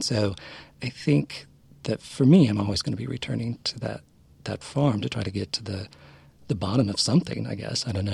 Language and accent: English; Aurora, Midwest, United States; and actually my town that I grew up outside of Aurora.